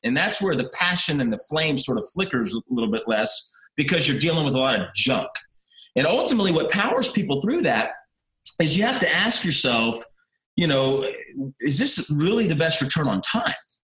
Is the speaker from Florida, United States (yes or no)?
no; Dallas, Texas, United States; Yeah, so I grew up in Dallas, Texas. Mom raised me and my little brother.